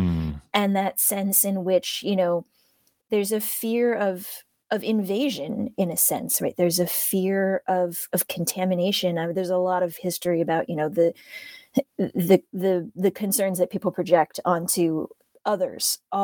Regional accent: Ohio, United States; Now, I come from Ohio, but because my parents are immigrants, they came from Hong Kong, and because I'm a Chinese American, that's how I identify

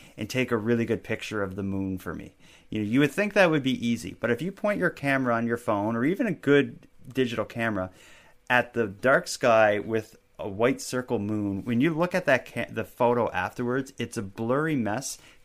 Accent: Canada; as a Canadian surrounded by fresh water, you know, maybe we need to start worrying about it.

